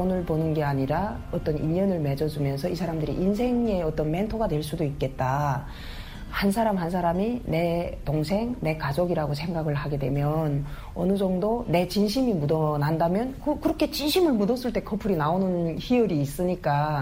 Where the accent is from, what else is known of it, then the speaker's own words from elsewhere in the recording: North Korea; now in South Korea; 내가 북한 여성이니까 북한 여성으로서 한국 사회에 살아가면서